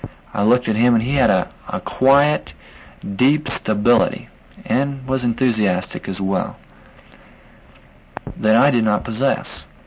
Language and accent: English; Hamilton, Montana, United States; I grew up in Montana in a little town called Hamilton, population about 4,000.